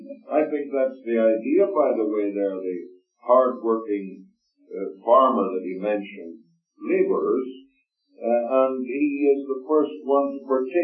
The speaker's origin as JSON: {"language": "English", "country": "Canada", "said": "I'm a Canadian, of course."}